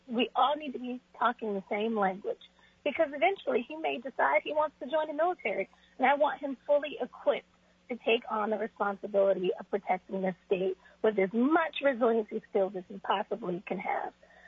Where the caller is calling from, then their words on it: Eagle River, Alaska, United States; I'm calling in from Eagle River.